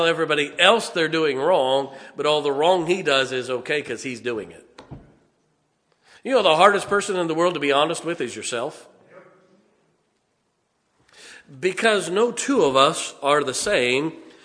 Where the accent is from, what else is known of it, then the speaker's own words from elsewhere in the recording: Ohio, United States; I grew up in Ohio. I get it.